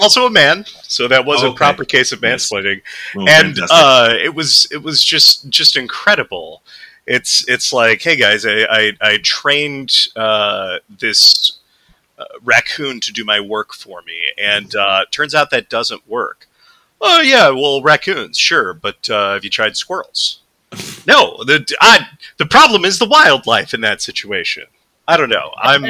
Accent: Midwest, United States; I am a Midwesterner, so I am just polite by default.

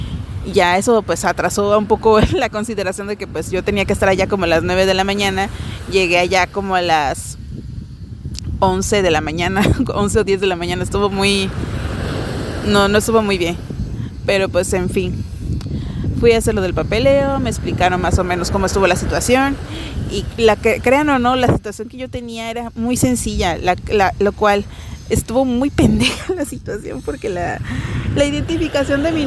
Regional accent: Ciudad Juarez, Chihuahua, Mexico; born there; tengo mis papeles, que yo nací en Ciudad Juárez.

